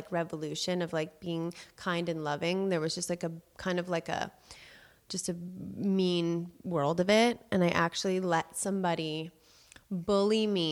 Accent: Los Angeles, California, United States; I grew up in … in Los Angeles, that's a very well-known pizza place.

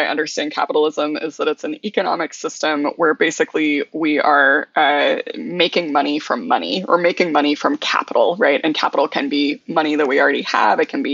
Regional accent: Louisiana, United States; also born or lived in New Orleans; now in Brooklyn, United States; I'm from Louisiana many generations. I lived in New Orleans for the last 17 years, though most of my family lives in the further west in Louisiana in Cajun country.

